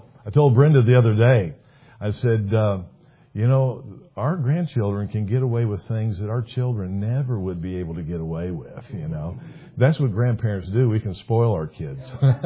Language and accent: English; Manitoba, Canada; also born or lived in United States; I say, from southern Manitoba. And then they say, no. I say that I was born in the United States, but I'm a Canadian by choice. And so we have lived here all this time. This Manitoba's home.